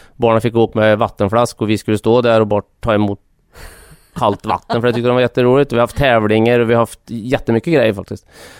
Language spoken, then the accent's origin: Swedish; Hagfors, Värmland, Sweden; now in Västra Ämtervik, Sweden; jag är ju uppväxt i Hagfors på, alltså Hagfors är en liten bruksort liksom.